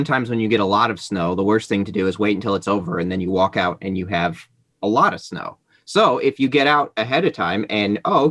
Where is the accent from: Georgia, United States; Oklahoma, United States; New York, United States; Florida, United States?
Georgia, United States; Atlanta; I'm aware. I grew up in Atlanta. It's insane. But then I came here and we got a foot and a half of snow.